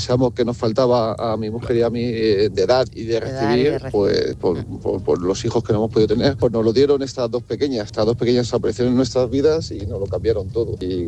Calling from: Ciempozuelos, Community of Madrid, Spain; de Cien Pozuelos.

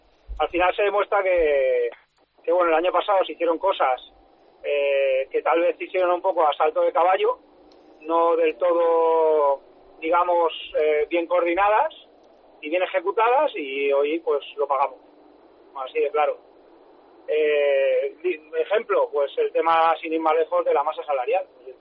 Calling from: Pineda de Mar, Catalonia, Spain; de Pineda de Mar.

